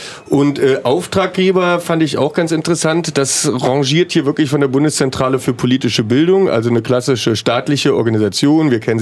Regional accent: Rhineland, Germany; Ich bin aus dem Rheinland

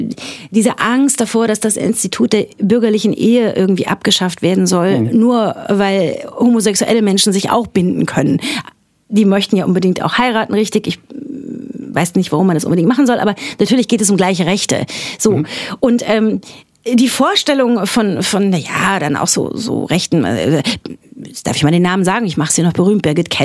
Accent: Frankfurt am Main, Hesse, Germany; Ich komme eben aus Frankfurt am Main und habe da studiert

